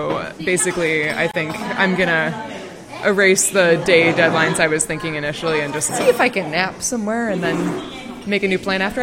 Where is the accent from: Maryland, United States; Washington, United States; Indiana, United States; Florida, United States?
Washington, United States; Seattle; because I am from Seattle and know that occasionally, for example, a cleat may betray you